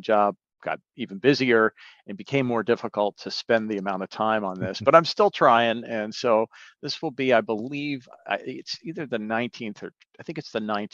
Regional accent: Vermont, United States; I grew up in Vermont, so I went to Linden, which is in the Northeast Kingdom of Vermont.

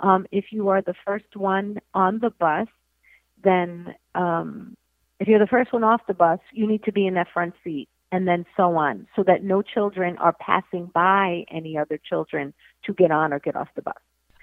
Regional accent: Brooklyn, New York, United States; And I can tell you that because I'm from Brooklyn and I know what those taxes are like.

